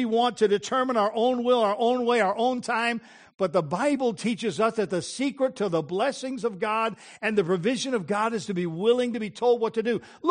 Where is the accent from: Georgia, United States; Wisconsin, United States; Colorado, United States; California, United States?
Colorado, United States; because I grew up in the Colorado and spent a lot of time in the Rocky Mountains